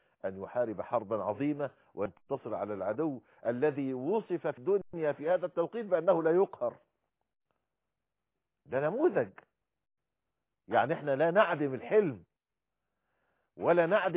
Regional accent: Egypt; بلدنا مصر

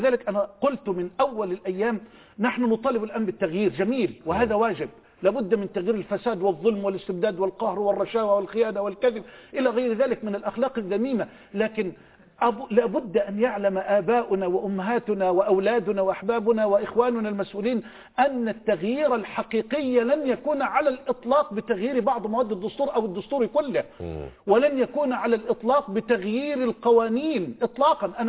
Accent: Egypt; مؤسساتنا في بلدنا مصر

